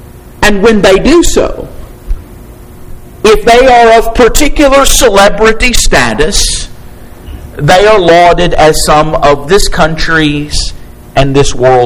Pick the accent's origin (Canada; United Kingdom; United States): United States; Kentucky; also born or lived in Alabama; I grew up in Eastern Kentucky, an area very much like Southern West Virginia. And I spent longer than anywhere else and most of my adult life to this point in Alabama